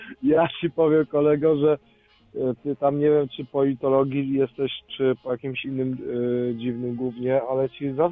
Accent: Lesser Poland, Poland; Jestem z Małopolski, nie? Jestem, teraz jestem właśnie pod Krakowem

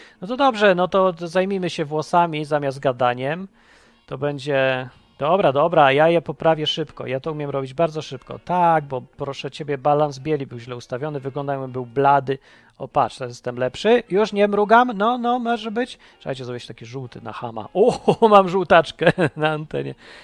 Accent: Kraków, Lesser Poland, Poland; born there; Ja jestem z Krakowa, w sensie, że się tam urodziłem.

